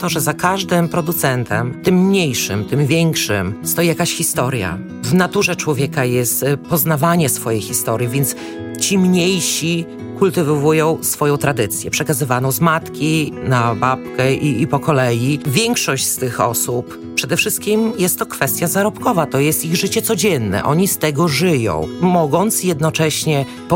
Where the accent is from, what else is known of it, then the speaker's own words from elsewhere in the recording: Białystok, Podlaskie Voivodeship, Poland; jestem białostoczanką rodowitą